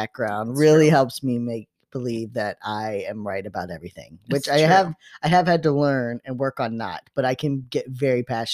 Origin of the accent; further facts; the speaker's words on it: Chicago, Illinois, United States; I came from Chicago area where the Bulls, all the shit.